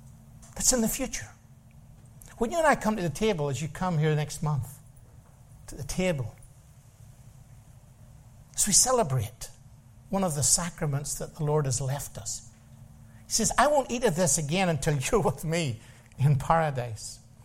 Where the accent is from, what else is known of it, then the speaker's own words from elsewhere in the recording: Ireland; I grew up in Ireland, and I grew up beside Paddy Rogers